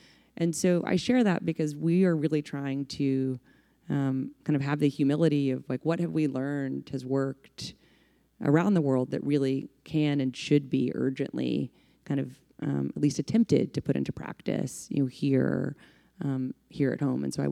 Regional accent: Arkansas, United States; also born or lived in San Francisco Bay Area; now in New York City, United States; While I'm very grateful for growing up in Arkansas and loved my time here in the Bay Area, I've lived in New York longer than anywhere else in my life by a significant margin.

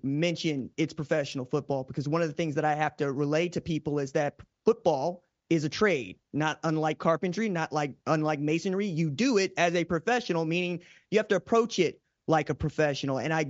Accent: Tulsa, Oklahoma, United States; Oh, my goodness, man. I'm from Tulsa, Oklahoma, right?

